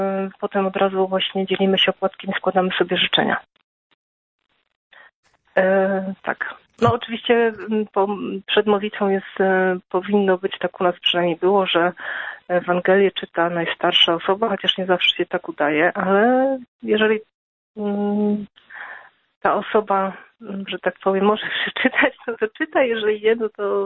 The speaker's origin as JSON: {"language": "Polish", "town": "Nisko", "region": "Subcarpathian Voivodeship", "country": "Poland", "lives_now": "Lubin, Poland", "said": "Tak, dzwonię z Lubina, ale pochodzę z Niska, takiej małej miejscowości na Podkarpaciu."}